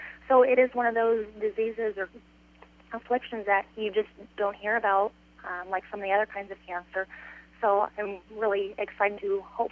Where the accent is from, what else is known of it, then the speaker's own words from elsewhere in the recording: Atlantic, Iowa, United States; And, you know, Atlantic, it is, you know, my hometown. It's a great place to grow up